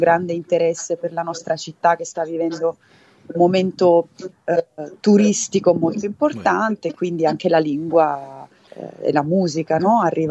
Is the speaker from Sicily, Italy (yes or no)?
no; Campania, Italy; first language Neapolitan; sicuramente ci sarà almeno una canzone in napoletano, perché per me è, come dire, è come se fosse la mia prima lingua, ecco.